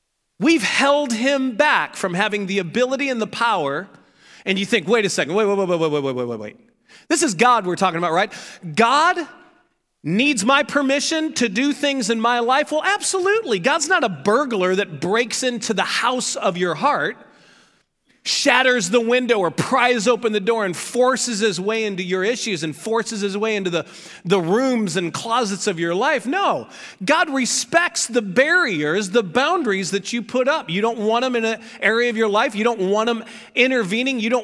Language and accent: English; St. Louis, Missouri, United States; I was raised in St. Louis, which is close enough to the South that everything was fried, right?